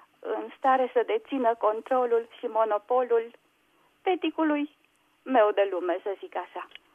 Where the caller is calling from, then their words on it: Slatina, Olt County, Romania; Vă sunt din Slatina.